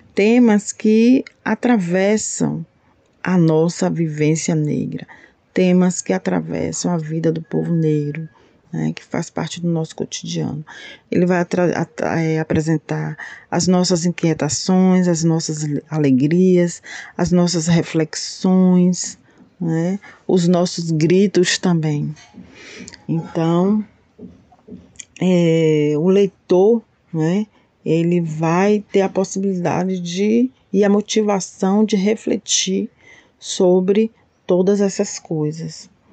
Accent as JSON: {"language": "Portuguese", "town": "Feira de Santana", "region": "Bahia", "country": "Brazil", "tie": "born there", "lives_now": "Salvador, Brazil", "said": "nasci em Feira de Santana, Bahia, mas resido em Salvador já há uns 25 anos. E aí eu fico, né, com o coração dividido entre Feira de Santana e Salvador."}